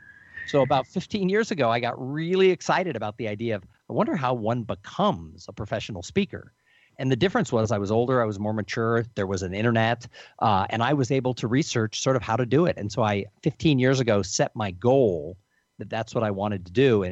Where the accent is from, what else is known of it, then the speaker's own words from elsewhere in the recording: Los Angeles, California, United States; I grew up in Los Angeles. I grew up near Pasadena. I grew up like 15 miles from Hollywood.